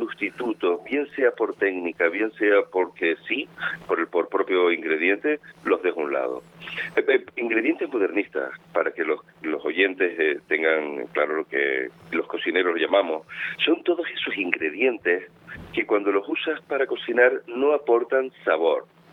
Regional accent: Canary Islands, Spain; Y el gofio, que es el alimento que nos identifica como canarios

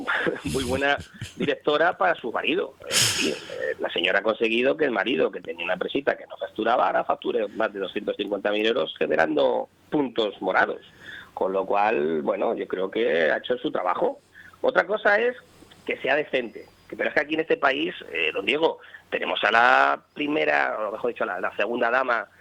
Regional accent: Canary Islands, Spain; para mi tierra, para Canarias.

